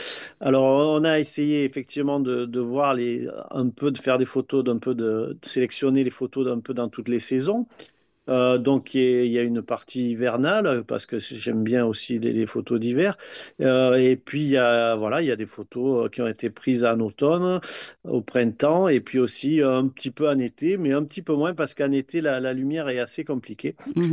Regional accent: Alès, Occitanie, France; moi, c'est vrai que je suis un Cévenol, puisque je suis né à Alès et je suis resté à Alès jusqu'à, on va dire, mes études à Montpellier.

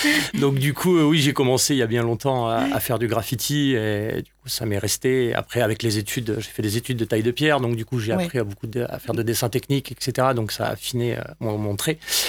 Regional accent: Lédenon, Occitanie, France; also born or lived in Montpellier / Nîmes; Je suis né à Montpellier, mais j'ai habité le petit village de Lédenon jusqu'à mes 13 ans. Et du coup, depuis que j'ai, on va dire, 13-14 ans, j'habite à Nîmes.

